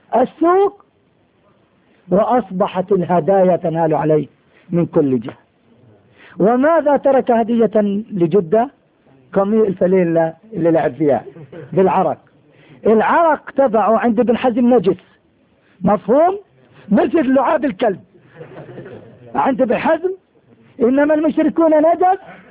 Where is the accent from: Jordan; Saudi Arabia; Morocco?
Jordan; احنا عندنا في الأردن منازل